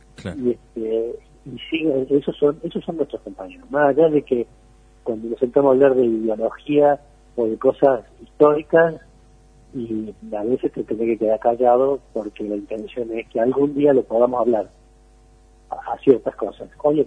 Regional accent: Córdoba, Argentina; yo creo que va a sacar más votos de lo que me gustaría, porque soy cordobés y me gustaría que Córdoba sea distinta

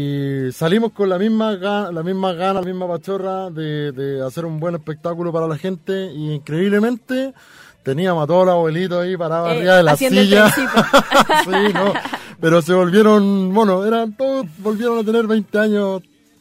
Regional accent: Chile; Encontramos que lo que más nos identifica a todos como chilenos

